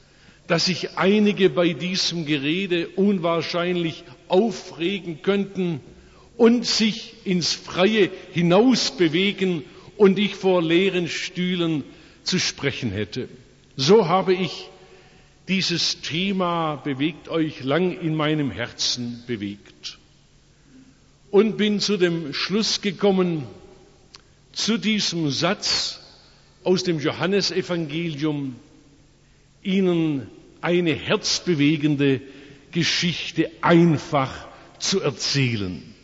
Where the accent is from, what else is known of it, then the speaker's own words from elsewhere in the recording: Oberndorf, Baden-Württemberg, Germany; Ich bin hier daheim, in Oberndorf geboren und aufgewachsen, in Rottweil Abitur gemacht